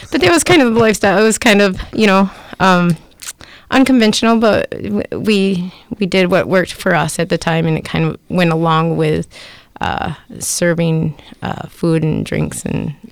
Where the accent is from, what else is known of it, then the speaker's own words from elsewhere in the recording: Grand Haven, Michigan, United States; But I grew up in Grand Haven, a Christian Reformed family.